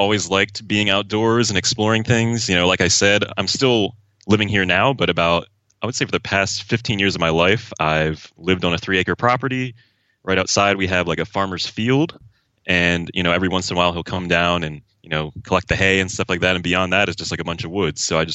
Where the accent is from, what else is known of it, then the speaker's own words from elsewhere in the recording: Pennsylvania, United States; And I'm from Pennsylvania, like southeastern Pennsylvania, an hour outside of Philadelphia, kind of in the middle of nowhere, but Philly's the closest city.